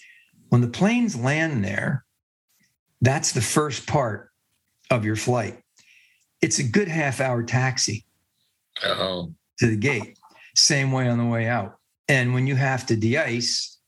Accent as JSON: {"language": "English", "region": "New Jersey", "country": "United States", "tie": "born or raised there", "also_born_or_lived": "Staten Island", "said": "I was born in Staten Island, New York. I grew up there for about 6 months, and we moved to Jersey. I had a wonderful time over there in Jersey."}